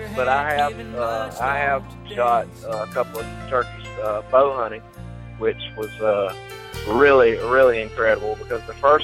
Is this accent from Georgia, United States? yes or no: yes; Georgia, United States; I was born in South Georgia on a farm, and with all my family, my cousins, and my parents, grandparents, we all lived like the Waltons, I guess.